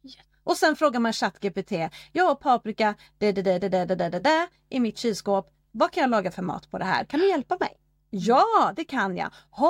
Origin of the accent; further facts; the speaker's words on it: Sweden; Nej, jag är svensk, skriver jag då.